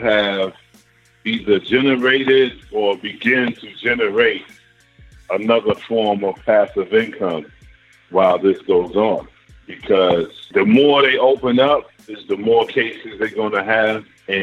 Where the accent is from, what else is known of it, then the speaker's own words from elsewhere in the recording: New York, United States; Me, as a growing up as a New Yorker, we know the Trump before Trump.